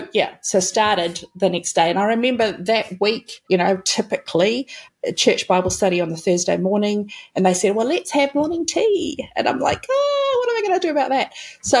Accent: New Zealand; now in Melbourne, Australia; I live in Melbourne, but I'm actually a Kiwi, if you can hear that in my voice.

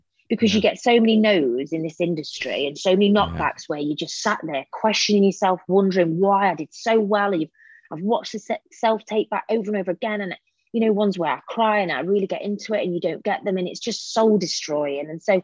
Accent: Derby, East Midlands, United Kingdom; You know, I come from Derby. I went to just a normal school.

